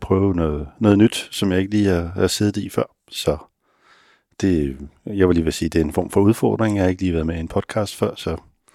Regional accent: Capital Region of Denmark, Denmark; Og så er jeg fra Vestegnen for øvrigt.

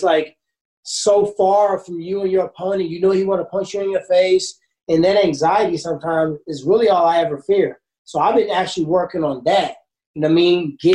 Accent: Ferguson, Missouri, United States; I grew up in Ferguson. The actual street where the riot happened on is my street. So that's where I grew up at.

